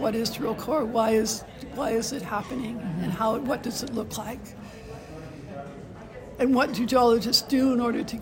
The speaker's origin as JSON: {"language": "English", "country": "Canada", "said": "I'm a Canadian woman"}